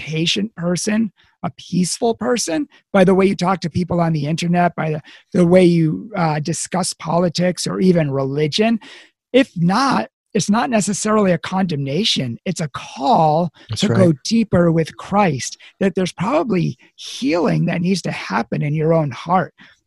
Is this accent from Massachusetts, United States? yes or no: yes; Boston, Massachusetts, United States; I'm from Boston and I drive like a Bostonian, or I used